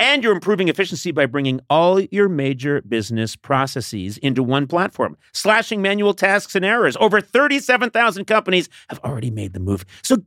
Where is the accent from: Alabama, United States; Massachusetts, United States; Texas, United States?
Massachusetts, United States; Brookline; Yeah. And then the few times that, well, actually, I grew up in Brookline. More of my friends were Jewish than were Irish Catholic.